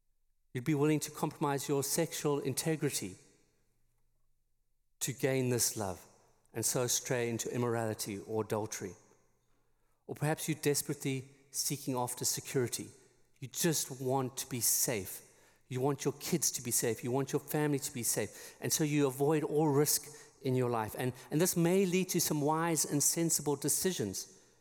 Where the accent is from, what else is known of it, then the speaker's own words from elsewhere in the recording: South Africa; also born or lived in England; I'm originally from South Africa, for those who are visiting, and I spent a little time in England coaching at a school and teaching